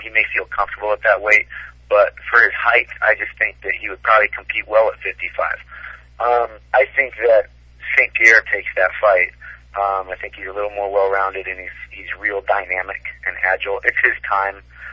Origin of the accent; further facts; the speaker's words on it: Brazil; I grew up in Brazil. My parents were missionaries. I kind of moved back and forth my whole life.